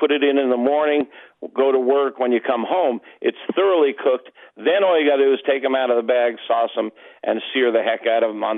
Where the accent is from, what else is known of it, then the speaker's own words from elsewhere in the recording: Chicago, Illinois, United States; Well, I'm from Chicago.